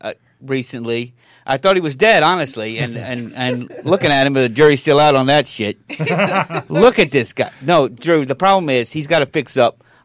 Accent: Coney Island, New York, United States; No, I'm from Coney Island.

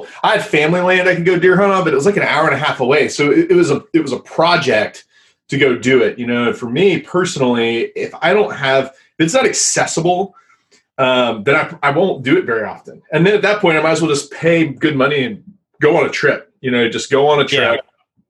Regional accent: Tennessee, United States; also born or lived in Georgia / Florida; out east, I grew up in Tennessee, lived in Georgia, Florida

